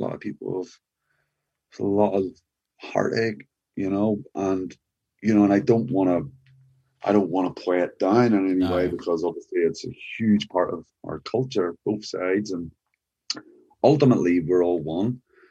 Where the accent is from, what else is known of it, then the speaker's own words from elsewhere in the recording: Belfast, Northern Ireland, United Kingdom; You know, I'm a Protestant. I grew up in a Protestant neighborhood.